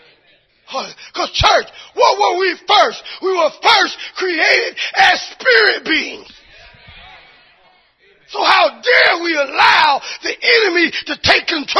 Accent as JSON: {"language": "English", "region": "the South", "country": "United States", "said": "you know, I like it hot because I'm from the South. You know, so my Easter is normally a hot Easter."}